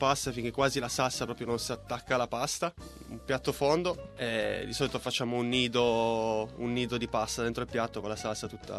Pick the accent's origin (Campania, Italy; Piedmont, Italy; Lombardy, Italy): Piedmont, Italy; Io sono di parte perché sono cresciuto in Piemonte